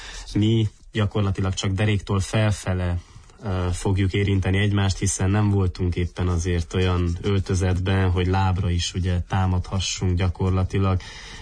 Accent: Miercurea Ciuc, Harghita, Romania; ugye Csíkszeredában, a szülővárosomban nem volt vívó szakosztály gyakorlatilag akkor, amikor én ugye iskolás voltam

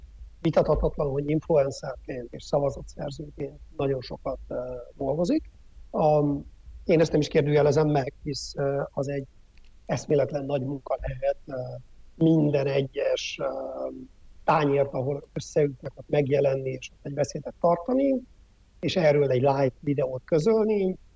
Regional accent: Odorheiu Secuiesc, Harghita, Romania; Én azt gondolom, udvarhelyiként, hogy Székelyudvarhely nagyon sok szempontból elvesztette azt a helyzeti előnyét

